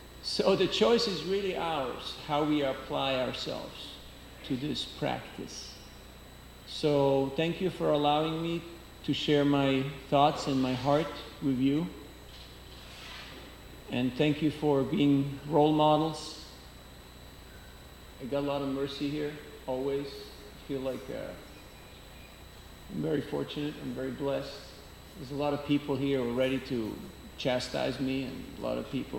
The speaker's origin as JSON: {"language": "English", "country": "Switzerland", "said": "stop them and tell them, I'm from Switzerland. I came here to meet all the nice people."}